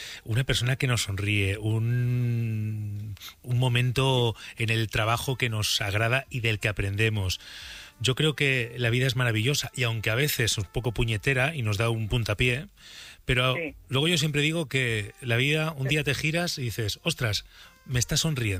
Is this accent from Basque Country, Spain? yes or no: no; Burgos, Castile and León, Spain; que a mí los días nublados, como soy de Burgos, también, pues también me parecen muy románticos y nostálgicos.